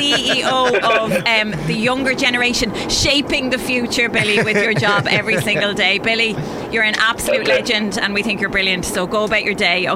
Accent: Wexford, Leinster, Ireland; She's my hometown.

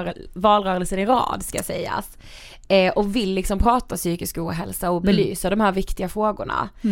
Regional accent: Blekinge, Sweden; för vi är från Blekinge

